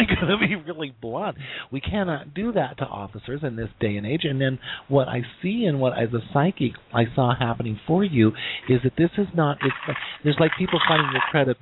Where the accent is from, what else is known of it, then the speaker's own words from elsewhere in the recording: Wyoming, United States; I was born and raised in Wyoming, which is a state of the 50